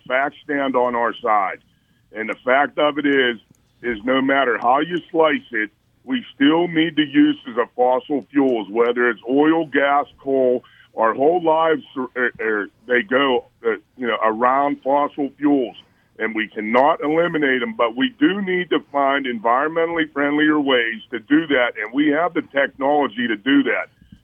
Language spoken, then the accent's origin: English; Homer City, Pennsylvania, United States; Just my hometown alone, Homer City, the tax base it makes up to make my alma mater, Homer City School District, run will be devastating.